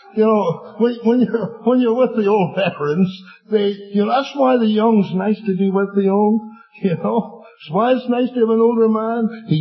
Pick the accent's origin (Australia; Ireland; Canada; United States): Ireland; And being Irishman, I'm not sleeping either.